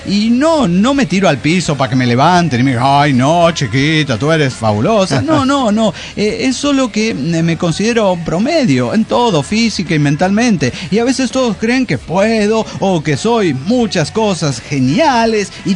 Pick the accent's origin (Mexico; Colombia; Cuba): Mexico; Mexico City; Soy de la Ciudad de México.